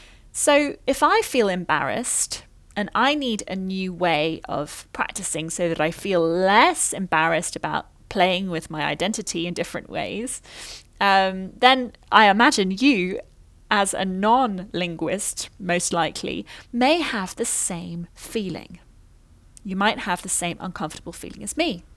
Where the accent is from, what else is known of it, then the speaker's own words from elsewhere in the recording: United Kingdom; partly because being British is an important part of my identity, so acquiring a new accent feels quite a personal thing